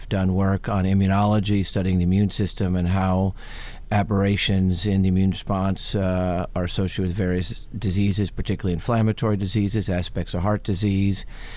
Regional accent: Virginia, United States; So I was originally from Virginia. I was at Virginia Tech.

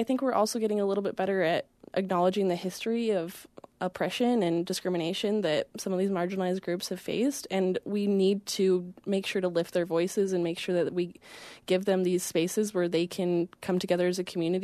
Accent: Idaho, United States; I was raised in Idaho. I went to Idaho schools, and this isn't even my first Idaho university I've attended

